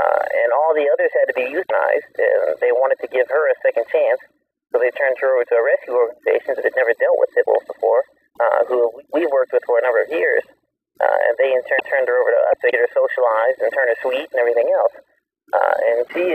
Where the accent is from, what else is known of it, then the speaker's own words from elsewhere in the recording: Athens, Georgia, United States; I'm the deep south. I was born in Athens, Georgia, then we lived in Clark County, and when I was a kid growing up